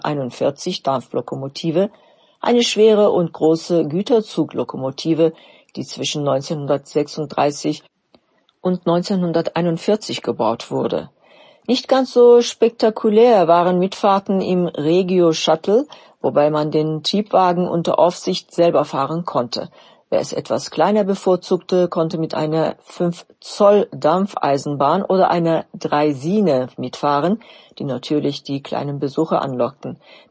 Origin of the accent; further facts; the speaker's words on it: Gera, Thuringia, Germany; Auch meine Heimatstadt Gera beteiligte sich daran.